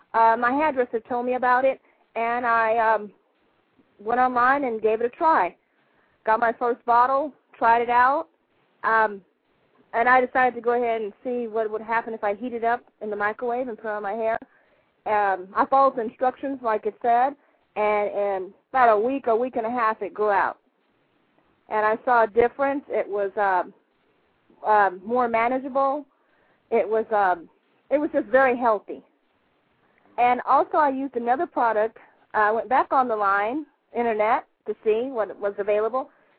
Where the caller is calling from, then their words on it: San Antonio, Texas, United States; I'm calling from San Antonio.